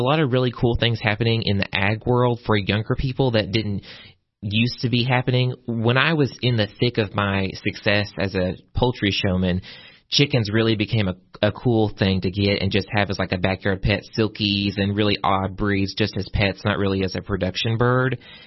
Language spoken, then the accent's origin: English; the South, United States; And it looks differently for me because I'm a man and I'm from the South.